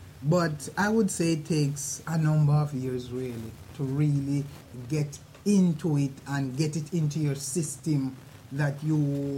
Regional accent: Jamaica; As a Jamaican storyteller, we always like to tell stories about animals, places, ghosts, and people.

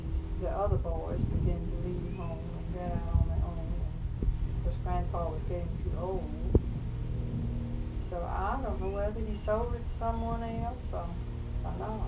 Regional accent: Micanopy, Florida, United States; Lived there until about 8 years old. I think we moved back out here, or maybe 9. But when I lived in Micanopy, there wasn't anything but horses and buggies.

